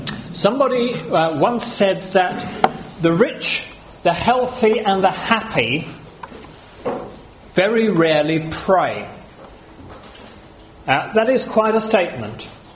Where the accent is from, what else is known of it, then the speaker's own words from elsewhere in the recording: Zimbabwe; in my home country of Zimbabwe, the staple food, maize meal, has run out.